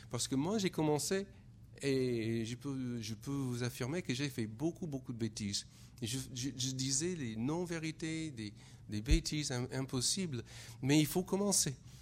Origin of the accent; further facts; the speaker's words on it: United States; French is a second language; je suis français parce que je suis américain.